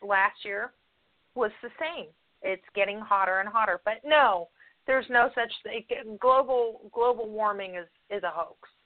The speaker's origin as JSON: {"language": "English", "town": "Palm Springs", "region": "California", "country": "United States", "tie": "born or raised there", "said": "for new listeners, yes, I grew up in Southern California. But in Palm Springs, there's been a wind farm there."}